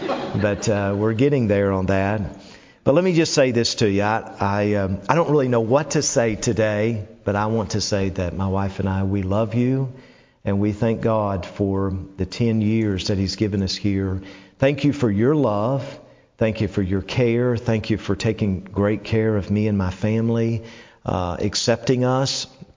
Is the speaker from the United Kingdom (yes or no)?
no; Tennessee, United States; And I'm from Tennessee and they were pretty bad at the time and are still bad, you know.